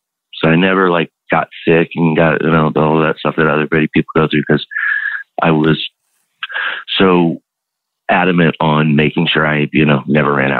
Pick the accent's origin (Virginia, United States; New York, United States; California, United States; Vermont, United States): Virginia, United States; Richmond; also born or lived in Greenwich, Connecticut; In Richmond, Virginia, and Greenwich, Connecticut.